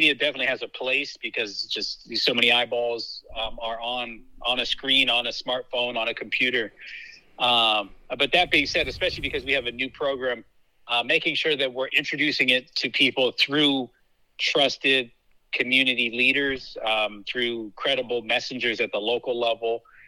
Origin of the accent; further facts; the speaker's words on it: Maryland, United States; So I was born in Howard County General Hospital, but we moved to Prince George's County when I was like 3.